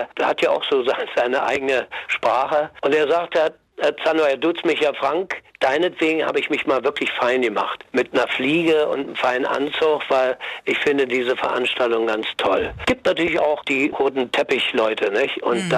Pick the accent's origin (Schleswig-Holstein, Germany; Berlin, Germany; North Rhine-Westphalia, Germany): Berlin, Germany; Ja, aber ich komme ja aus Neukölln und also Nachkriegskind